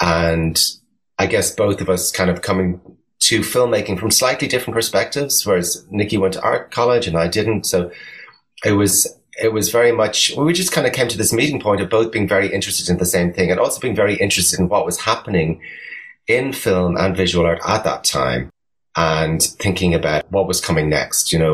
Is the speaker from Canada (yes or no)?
no; Dublin, Leinster, Ireland; now in Brooklyn, United States; Yeah, so I grew up in Dublin, but ended up, and I'm living in Brooklyn.